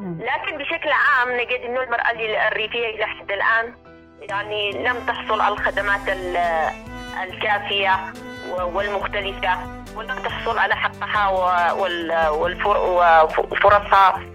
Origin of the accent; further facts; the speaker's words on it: Yemen; أنا مواطنة يمنية عادية